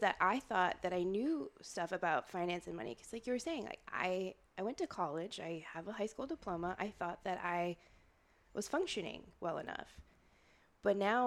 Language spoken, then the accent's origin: English; Minnesota, United States; I'm from As Minnesota. All of us, I can say it.